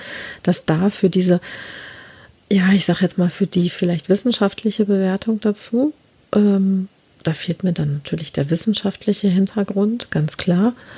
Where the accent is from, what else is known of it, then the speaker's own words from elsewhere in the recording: Hohenlimburg, North Rhine-Westphalia, Germany; eine war sogar dabei, die aus Hohenlimburg ist, hier aus meiner Heimatstadt.